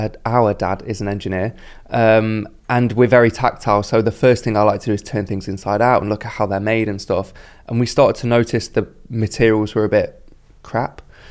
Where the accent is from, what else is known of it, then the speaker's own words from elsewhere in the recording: Derby, East Midlands, United Kingdom; growing up in Derby, no one really looks at the fashion industry and thinks, oh yeah, I can do that.